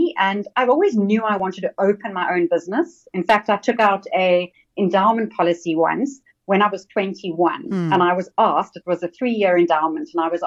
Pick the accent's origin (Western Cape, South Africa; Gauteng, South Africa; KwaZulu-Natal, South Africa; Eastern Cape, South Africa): Western Cape, South Africa; Cape Town; I grew up in Cape Town, born and bred. I've literally lived here my entire life. I won't tell you how many years because that would be giving things away. But I'm a very, very proud Cape Townian.